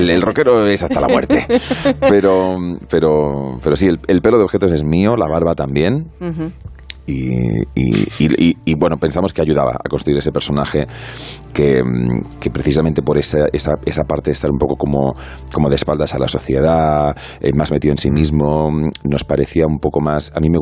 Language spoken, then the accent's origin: Spanish; Algeciras, Andalusia, Spain; Soy de Algeciras.